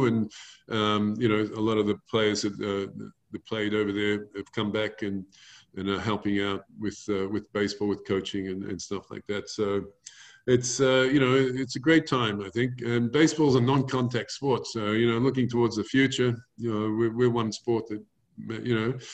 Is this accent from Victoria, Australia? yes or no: yes; Geelong, Victoria, Australia; I'm doing it with a lot of cool people that I'm from Geelong, actually. It was made down there